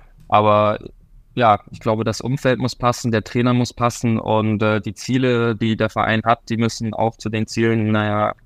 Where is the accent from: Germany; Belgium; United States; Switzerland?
Switzerland